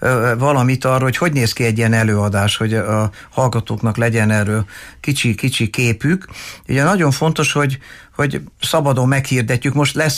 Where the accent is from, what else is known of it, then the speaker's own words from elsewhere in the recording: Hungary; born there; az én családom ugye Marosvásárhelyről származik, és én már Magyarországon születtem